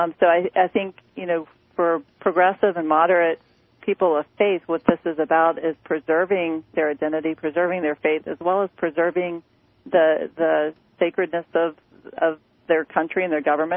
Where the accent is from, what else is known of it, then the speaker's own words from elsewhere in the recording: Atlanta, Georgia, United States; I grew up in Atlanta, and I had many conservative family members and friends, and that's my touchstone.